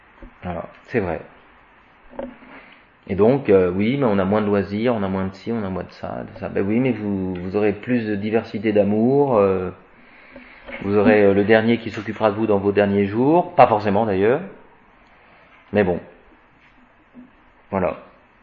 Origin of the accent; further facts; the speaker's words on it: France; On voulait que ça soit 50-50 parce qu'on voulait pas être vexé, parce qu'on est français.